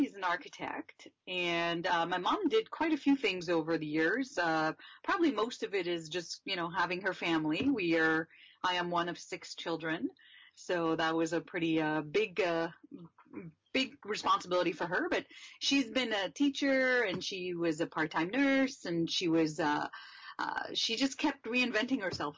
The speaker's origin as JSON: {"language": "English", "town": "Montreal", "region": "Quebec", "country": "Canada", "tie": "born or raised there", "said": "So I basically, most of my life, I've been growing up in Montreal. And so this is where I went to elementary school and high school and university. So most of my upbringing has been here in Montreal."}